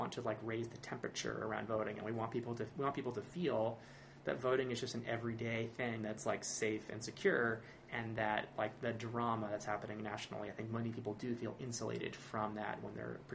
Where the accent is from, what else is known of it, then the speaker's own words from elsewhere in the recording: Georgia, United States; now in Hudson, United States; No, I grew up in Georgia.